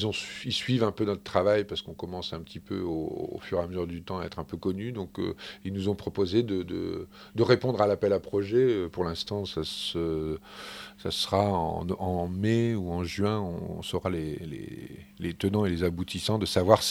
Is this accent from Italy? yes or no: yes; Italy; French is a second language; now in France; Comme je suis originaire d'Italie, c'était assez important pour moi.